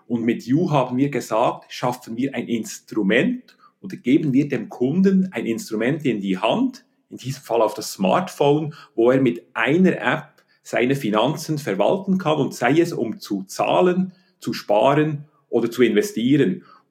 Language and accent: German; Bern, Switzerland; Ich bin in Bern aufgewachsen